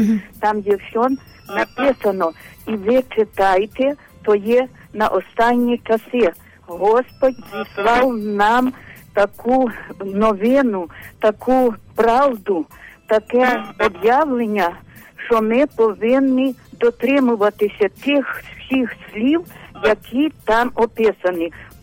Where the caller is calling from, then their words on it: Ternopil Oblast, Ukraine; Я з Тернопільщини.